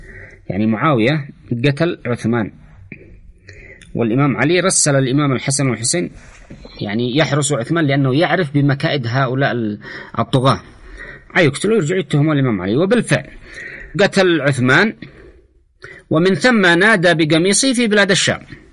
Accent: Yemen; أما نحن كشعب يمني نحن متوحدين ضد العدوان

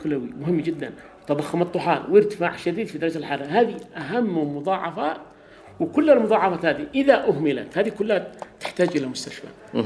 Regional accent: Yemen; عندنا في اليمن

